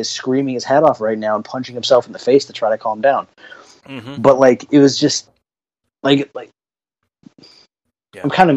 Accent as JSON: {"language": "English", "region": "Minnesota", "country": "United States", "tie": "born there", "said": "The only reason I was a fan of the Minnesota Twins was because I was born in Minnesota."}